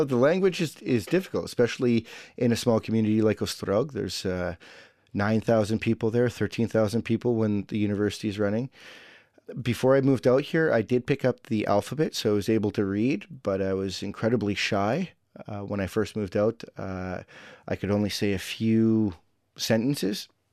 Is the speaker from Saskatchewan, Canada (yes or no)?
yes; Saskatoon, Saskatchewan, Canada; now in Ukraine; I'm from Saskatoon, Saskatchewan in Canada. That's in Western Canada.